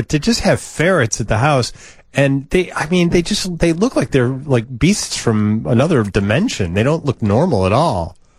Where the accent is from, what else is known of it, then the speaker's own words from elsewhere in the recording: Oak Forest, Illinois, United States; when I grew up in Oak Forest, there was a house a couple of blocks away